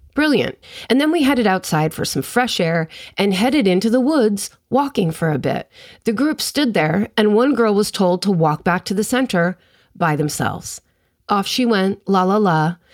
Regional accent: England, United Kingdom; I grew up just outside London

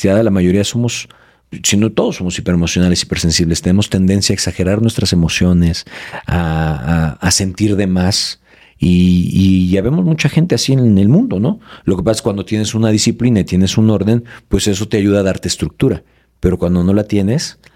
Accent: Mexico City, Mexico; born there; Yo nací en Santa María de la Ribera.

